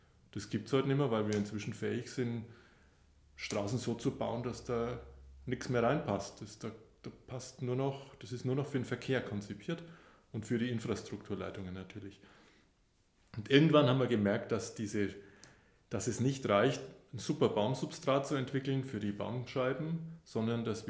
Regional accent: Bavaria, Germany; also persönlich kann ich sagen, ich komme aus Bayern, das hört man wahrscheinlich.

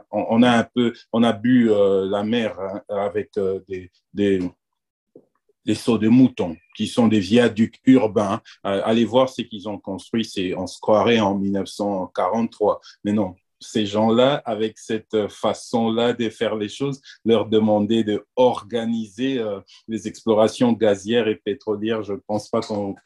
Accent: DR Congo; Ils devaient se bousculer pour venir chez nous en RDC.

